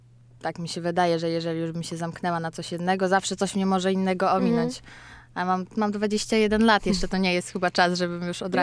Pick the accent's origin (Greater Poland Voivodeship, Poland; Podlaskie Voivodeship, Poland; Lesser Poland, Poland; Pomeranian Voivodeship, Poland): Podlaskie Voivodeship, Poland; Ja nie jestem ani z Warmii, ani z Mazur. Mhm. Jestem z Suwalszczyzny. Uczyłam się w ogóle w Warszawie. Tutaj jestem zupełnie przypadkiem.